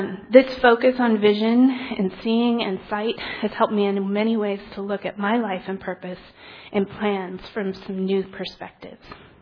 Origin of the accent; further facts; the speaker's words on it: San Diego, California, United States; maybe I grew up in San Diego, so the beach and ocean are gorgeous, but the rest of California is kind of brown and kind of not beautiful.